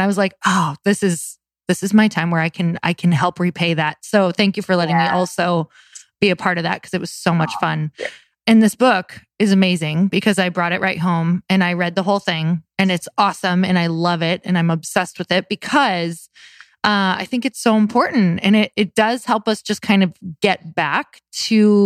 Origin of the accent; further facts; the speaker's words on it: Midwest, United States; I'm from the Midwest. So I'm like, you know, when something comes in the Midwest, it's exactly like that.